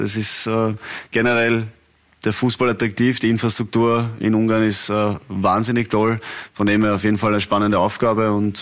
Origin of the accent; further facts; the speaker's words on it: Vienna, Austria; aber ich bin aus Wien